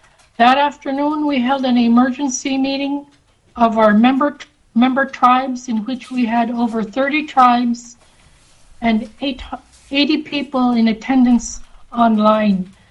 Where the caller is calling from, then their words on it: Bethel, Alaska, United States; I'm calling in from Bethel.